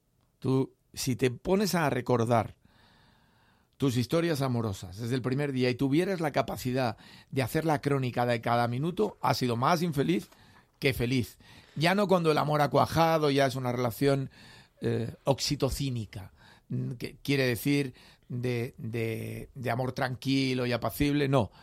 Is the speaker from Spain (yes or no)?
yes; Aragon, Spain; Volví a Aragón, que es mi tierra, por azar